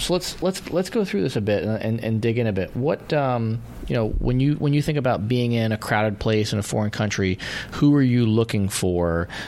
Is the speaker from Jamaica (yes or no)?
no; New York, United States; Maybe it's because I come from New York.